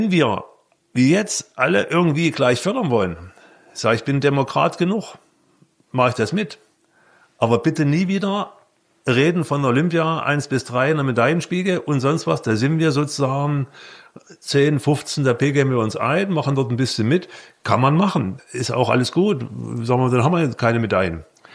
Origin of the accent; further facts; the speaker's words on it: Leipzig, Saxony, Germany; ich komme aus Leipzig